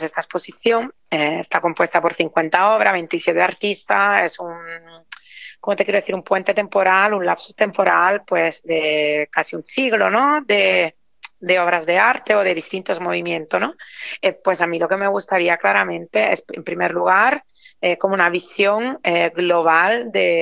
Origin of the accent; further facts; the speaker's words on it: Spain; evidentemente Velázquez es en mi background cultural siendo español.